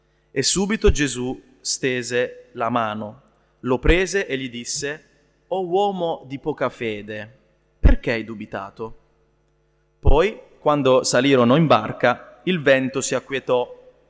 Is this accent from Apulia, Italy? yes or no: yes; Apulia, Italy; Io sono cresciuto in Puglia, come sapete, quindi vicino al mare